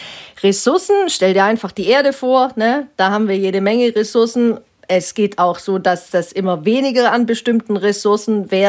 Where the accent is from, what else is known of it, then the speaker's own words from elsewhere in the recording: Baden-Württemberg, Germany; ich bin eben im Schwäbischen aufgewachsen und da hatten wir direkt vor der Haustür einen Wald